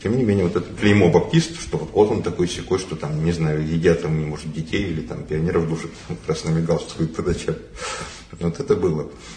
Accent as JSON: {"language": "Russian", "town": "Boguchany", "region": "Krasnoyarsk Krai", "country": "Russia", "tie": "born or raised there", "said": "Я вырос в Сибири, на Ангаре. И там не было храма, у нас в Богучанах, в селе Богучанах, где прошло мое школьное детство."}